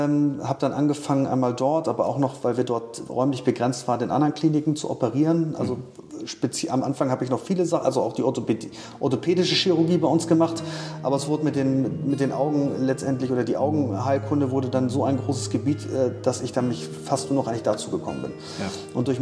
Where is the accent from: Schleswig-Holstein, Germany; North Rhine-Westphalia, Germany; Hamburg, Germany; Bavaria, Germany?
Hamburg, Germany; ich bin zwar mitten in Eppendorf groß geworden in Hamburg, aber unsere Pferde waren immer in Schleswig-Holstein